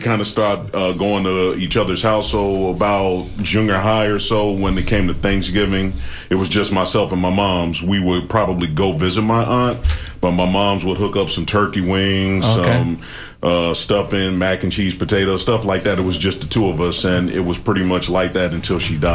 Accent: Los Angeles, California, United States; I actually grew up in the same neighborhood as

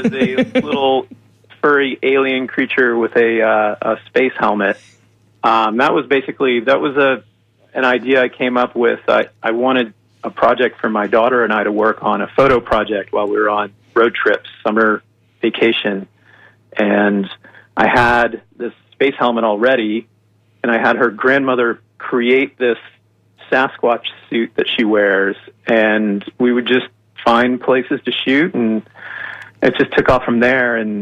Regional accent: Florida, United States; Born and raised in Florida, so the mom and pop tourist industry and the old signage, all that stuff, it's near and dear to me.

